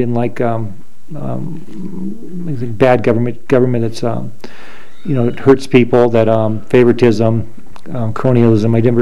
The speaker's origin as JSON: {"language": "English", "town": "Great Falls", "region": "Montana", "country": "United States", "tie": "born or raised there", "said": "I was born in Great Falls, Montana, January 22nd, 1954. I've lived on this ranch. We live on a ranch approximately 70 miles from Great Falls, west of Great Falls."}